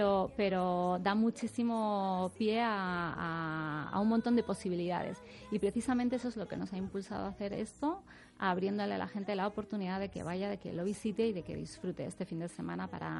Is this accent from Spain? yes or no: yes; Madrid, Community of Madrid, Spain; yo nací, soy de Madrid.